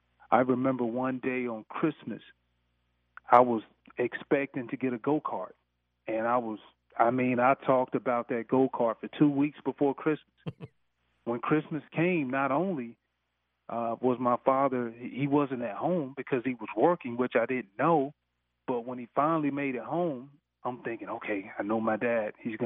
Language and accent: English; Sandersville, Georgia, United States; the thing that I really appreciate about growing up in Sandersville